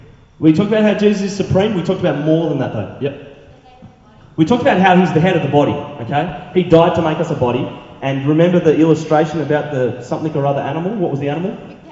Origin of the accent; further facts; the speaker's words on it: Wyoming, United States; That's the best I got. I grew up in Wyoming.